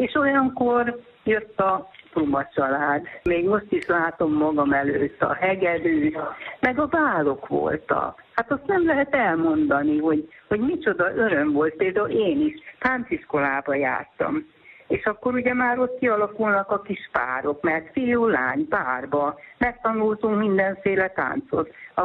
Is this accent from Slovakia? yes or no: no; Transylvania, Romania; Mi Erdélyből származunk